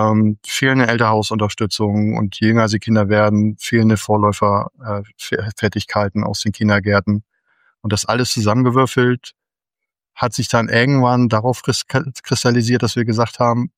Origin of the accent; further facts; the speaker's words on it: Northern Germany, Germany; Ich komme aus dem Norden, ja. Ich wohne in Nordfriesland und bin nahe der dänischen Grenze verankert.